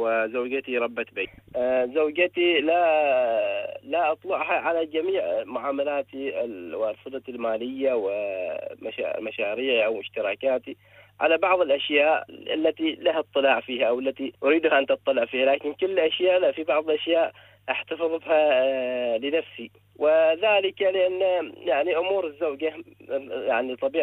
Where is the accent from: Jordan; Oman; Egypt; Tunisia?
Oman; من سلطنة عمان، ومتزوج من امرأة الآن مدة تقريبا 7 سنوات